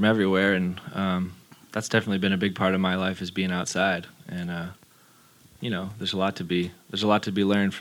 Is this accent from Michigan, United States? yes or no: yes; Michigan, United States; Yeah, a lot of my childhood, and we're from Michigan originally.